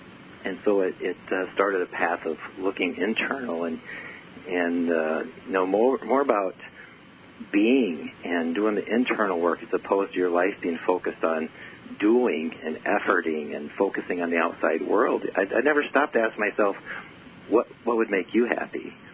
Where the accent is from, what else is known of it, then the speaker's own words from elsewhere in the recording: Midwest, United States; I grew up in the Midwest, and my father was self-employed, so I knew all about hard work and efforting through life.